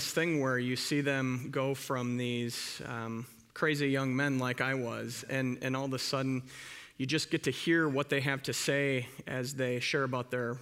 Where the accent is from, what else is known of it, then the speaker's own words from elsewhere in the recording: Sioux Falls, South Dakota, United States; Yeah, so when I was growing up in Sioux Falls, my folks would drop my sisters and I off for Sunday school in the morning